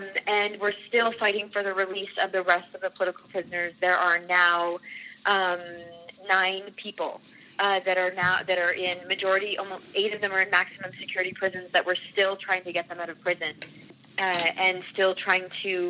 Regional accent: Canada; And in Canada, I'm Canadian, so my community, which is a small rural community, formed a group

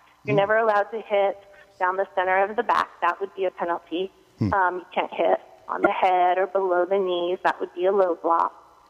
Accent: Hoquiam, Washington, United States; Yeah, I grew up in Hoquiam, Washington, and we had the Harbor Arena.

